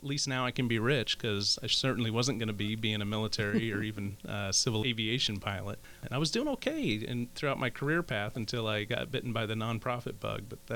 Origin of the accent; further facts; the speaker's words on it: Port Angeles, Washington, United States; also born or lived in California; a gal from a town called Port Angeles, Washington.